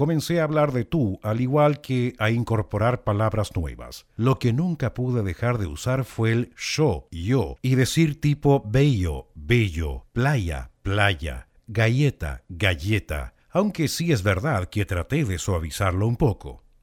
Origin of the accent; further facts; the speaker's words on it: Argentina; accent: Argentine; moved away; sería una lástima perder nuestro acento. aunque también creo que mimetizarse con el hablar y las costumbres de este país es un buen indicativo de lo cómodo que te sientes en él, de lo adaptado que puedas estar. Lo único malo es que el Word te marca todas las palabras mal acentuadas o acentuadas argentinament